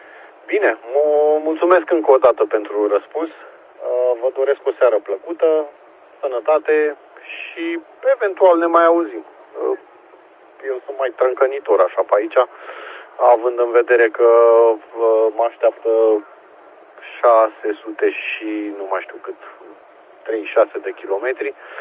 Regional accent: Pitești, Argeș, Romania; eu sunt din Pitești

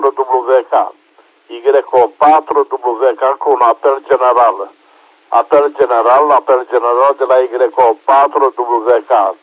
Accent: Brăila, Brăila County, Romania; din Brăila

